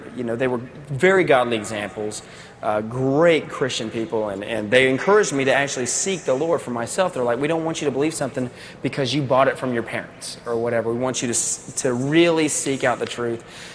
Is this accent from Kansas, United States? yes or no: no; Kentucky, United States; born there; I was born in Eastern Kentucky, so we had great bluegrass music there